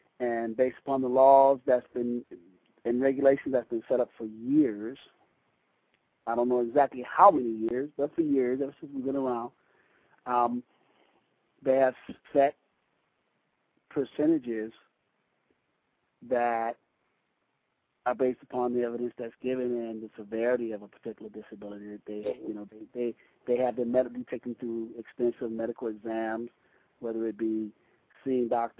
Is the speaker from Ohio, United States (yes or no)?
no; Detroit, Michigan, United States; moved away as an adult; also born or lived in Los Angeles; now in California, United States; I'm originally from Los Angeles, migrated to Detroit, grew up, spent most of my years in Detroit, and joined the Marine Corps a while back, and they brought me back out to California.